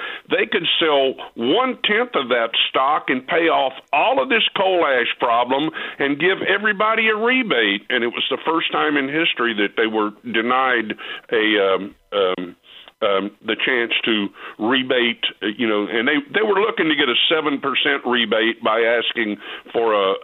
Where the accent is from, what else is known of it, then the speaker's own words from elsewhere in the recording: North Carolina, United States; I grew up in Western North Carolina, where Duke Power at the time was the monopoly electrical provider.